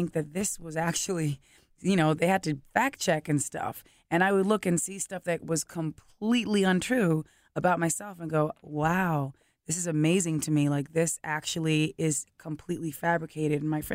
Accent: New York, United States; being born and raised in New York, that was like, of course, for the world, it was a tragic day.

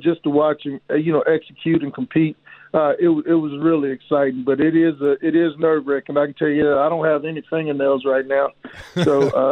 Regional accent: Texas, United States; I'm originally from Texas, so my mom and my sisters and my aunts and uncles, all of them live in the Dallas area

